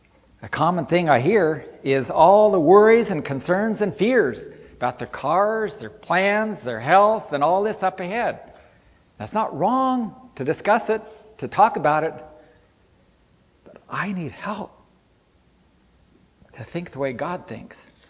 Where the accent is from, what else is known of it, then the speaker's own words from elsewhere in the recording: Ethiopia; I've been around a lot of poor people in the Philippines. I grew up in Ethiopia, people in grass huts.